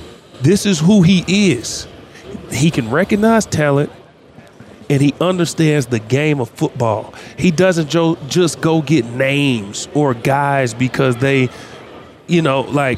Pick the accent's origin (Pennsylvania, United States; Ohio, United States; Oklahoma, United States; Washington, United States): Oklahoma, United States; I'm from Oklahoma. I've been black my whole life. My mama's black.